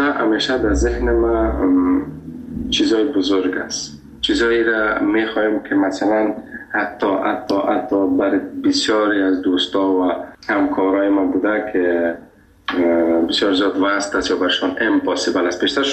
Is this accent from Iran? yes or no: no; Afghanistan; گفتم از افغانستان.